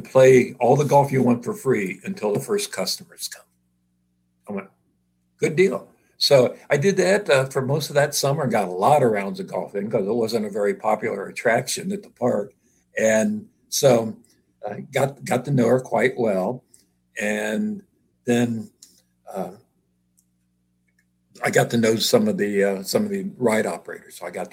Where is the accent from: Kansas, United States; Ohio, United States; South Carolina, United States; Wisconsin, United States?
Ohio, United States; Buckeye Lake; I was born and raised on Buckeye Lake in Ohio, just east of Columbus. And we had a year-round home out there.